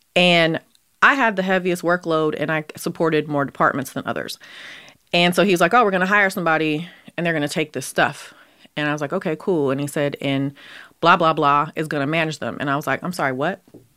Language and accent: English; Oakland, California, United States; I didn't know that's a thing, because I'm from Oakland.